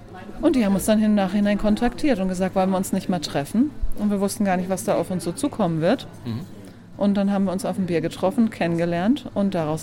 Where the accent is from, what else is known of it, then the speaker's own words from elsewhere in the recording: Dortmund, North Rhine-Westphalia, Germany; born there; also born or lived in Hamburg; now in Aschäffel, Germany; Nein, ich bin aus Aschäffel, bin tatsächlich zugezogen, bin gebürtige Dortmunderin, habe jahrelang in Hamburg gewohnt und wohne jetzt seit knapp 3 Jahren in Aschäffel.